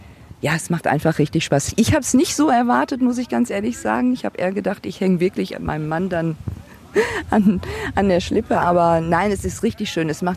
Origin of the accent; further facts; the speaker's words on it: Essen, North Rhine-Westphalia, Germany; Gruß an meine Heimatstadt Essen. Jetzt aus Bad Griesbach hier am Trainingscamp. Bin gebürtig aus Essen